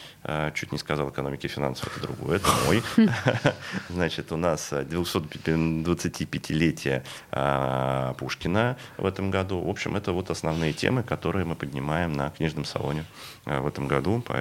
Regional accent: Saint Petersburg, Russia; Ну, ждем, конечно, мы как петербуржцы, конечно, ждем.

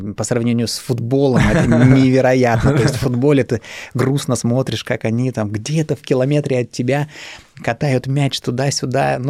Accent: Syktyvkar, Komi Republic, Russia; а я родом сам из Сыктывкара

